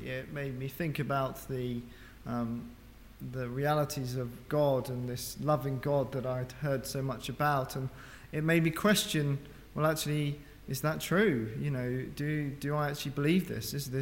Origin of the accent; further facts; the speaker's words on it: Barking, London, United Kingdom; I'm actually an Essex lad myself. I was born in Barking, so the other side. And so I was born, yeah, I was born into a Christian family, youngest of four siblings.